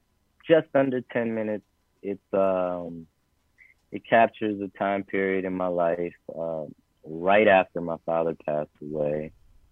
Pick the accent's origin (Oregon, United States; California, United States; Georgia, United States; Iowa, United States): California, United States; Los Angeles; So I grew up on Wooster Street, and right on Proust was the gurdwara that Yogi Bhajan started.